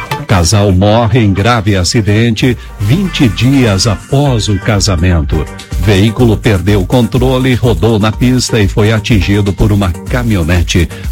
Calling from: Santa Maria do Herval, Rio Grande do Sul, Brazil; sou de Santa Maria do Herval, Rio Grande do Sul

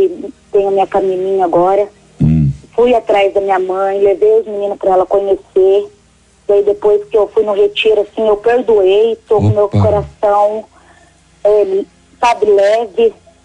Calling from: Mauá da Serra, Paraná, Brazil; De Mauá da Serra, Paraná.

